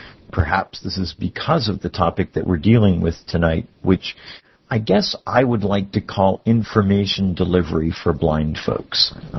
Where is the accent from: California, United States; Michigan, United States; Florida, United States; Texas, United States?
Florida, United States; Miami; from Miami, Florida.